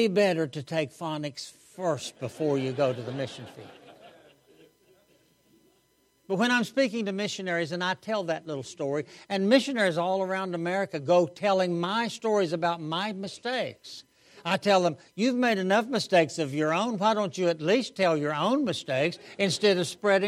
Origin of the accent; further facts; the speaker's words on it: West Virginia, United States; I grew up in West Virginia.